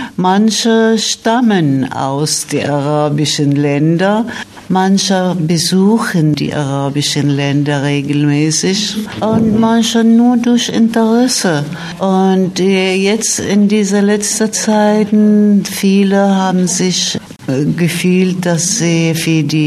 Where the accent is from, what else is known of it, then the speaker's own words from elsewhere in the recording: Lebanon; now in Germany; Ich bin eigentlich aus dem Libanon, aber ich lebe hier schon lange. Seit der Wende unterrichte ich Sprachen, vor allem Englisch und Arabisch.